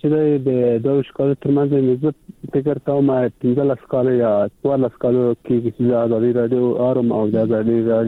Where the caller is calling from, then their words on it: Jaghatu, Wardak, Afghanistan; د وردګ ولا جغتول سوالي